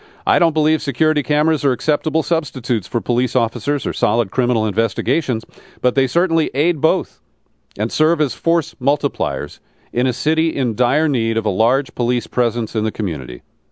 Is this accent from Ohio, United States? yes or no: yes; Cincinnati, Ohio, United States; moved away; he hails from my hometown of Cincinnati. And he left, like me